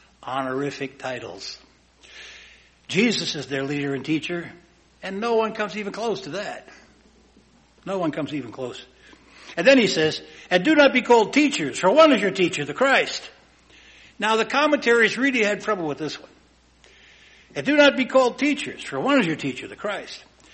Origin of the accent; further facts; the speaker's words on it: Australia; now in Chicago, United States; I said, I came from Australia.